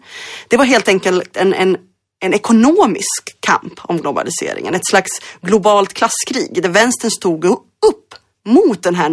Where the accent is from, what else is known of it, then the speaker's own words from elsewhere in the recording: Örebro, Örebro County, Sweden; also born or lived in Mostar, Bosnia and Herzegovina; min hemstad i Bosnien-Herzegovina, Mostar, har format mig. Min hemstad i Örebro, i Närke, där jag växte upp. Jag är liksom lokalpatriot. Jag hejar på ÖSK, Örebro sportklubb.